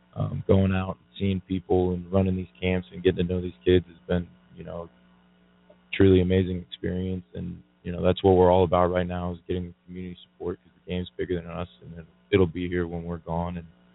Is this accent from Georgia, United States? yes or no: yes; Kennesaw, Georgia, United States; I'm from Kennesaw, Georgia. You know, I grew up dreaming big, just like Coach talked about.